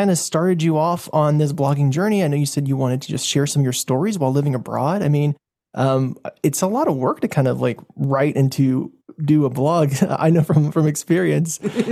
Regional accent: United States; Me as an American, it's kind of hard to wrap my head around how they do things in Italy.

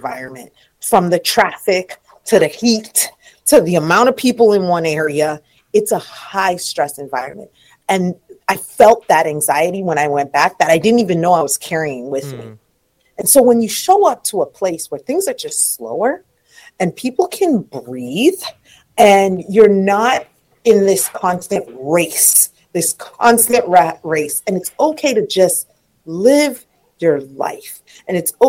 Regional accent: Florida, United States; So we show up to Kansas, and we are from South Florida. I feel like I need to make that clear.

